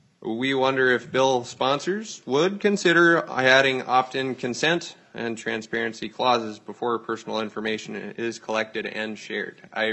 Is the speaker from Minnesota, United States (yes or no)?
yes; Roseau, Minnesota, United States; I'm from a constituent of District 1A. I'm from Roseau